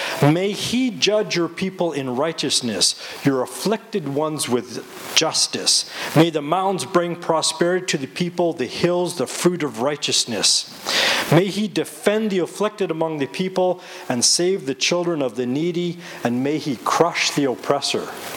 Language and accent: English; Canada; I come from Canada, the best country on earth